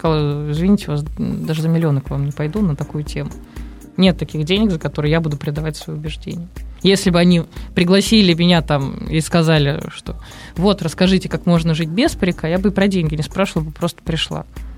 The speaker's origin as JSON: {"language": "Russian", "region": "Moscow", "country": "Russia", "tie": "born or raised there", "said": "хотя я родом из Москвы."}